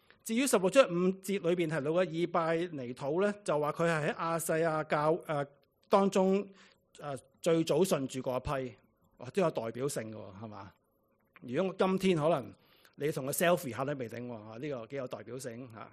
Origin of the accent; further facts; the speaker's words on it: Hong Kong; 我们香港人来的嘛，很多时候当然是 看不好的东西的